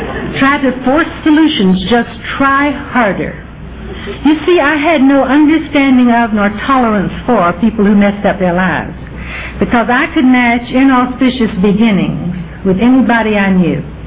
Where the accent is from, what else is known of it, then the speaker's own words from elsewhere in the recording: Deep South, United States; And when I'm this far from the Deep South, I have to explain a little bit about pride. At least women of my generation in the Deep South were given a particular kind of upbringing.